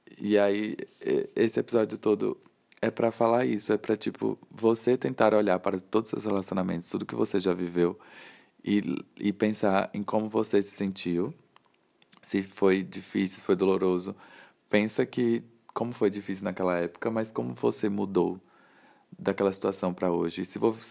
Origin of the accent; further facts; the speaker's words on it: Aracaju, Sergipe, Brazil; Eu sou de Aracaju, sou sergipano.